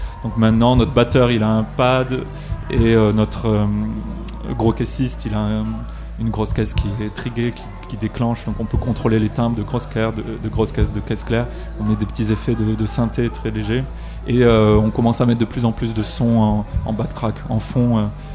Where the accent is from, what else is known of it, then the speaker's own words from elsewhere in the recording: Marseille, Provence-Alpes-Côte d'Azur, France; Moi j'ai grandi à Marseille, donc j'ai résisté, j'ai toujours dit que je restais Olympique de Marseille.